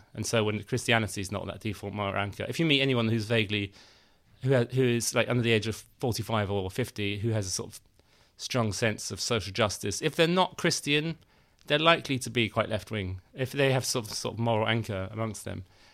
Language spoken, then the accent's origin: English; London, United Kingdom; you know, I went to university, you know, I grew up in London and now I sort of worked in the media